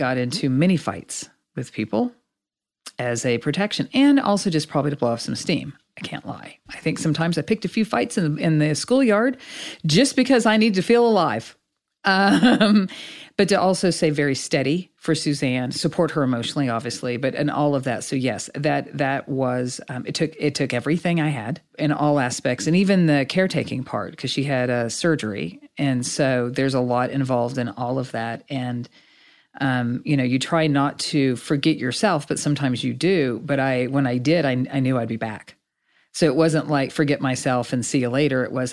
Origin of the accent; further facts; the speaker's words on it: Oklahoma, United States; You know, it's that thing that I remember growing up in Oklahoma when somebody would talk about it